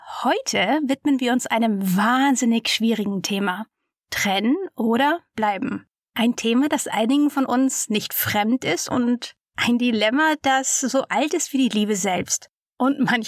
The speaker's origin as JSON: {"language": "German", "region": "Hamburg", "country": "Germany", "tie": "born there", "said": "Also ich bin zwar in Hamburg geboren, meine Mutter aber nicht, mein Vater ebenfalls nicht."}